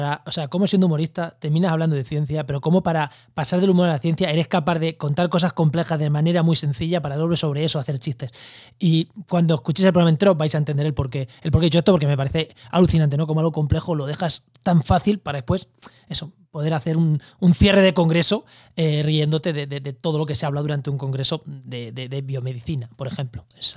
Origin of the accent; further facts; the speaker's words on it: Albacete, Castilla-La Mancha, Spain; Yo soy de Albacete y vivo en Andalucía.